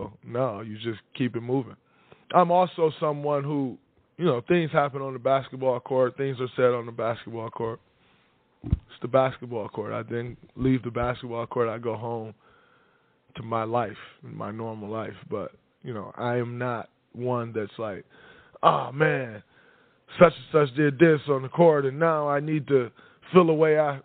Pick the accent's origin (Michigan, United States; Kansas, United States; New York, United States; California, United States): Michigan, United States; Saginaw; growing up in Saginaw, playing at Vest Park, playing at the Civitan Recreation Center.